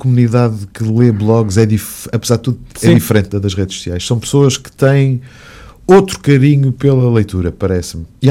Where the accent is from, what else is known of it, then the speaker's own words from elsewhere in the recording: Portugal; peço desculpa, eu sou português, eu faço um programa de rádio para Portugal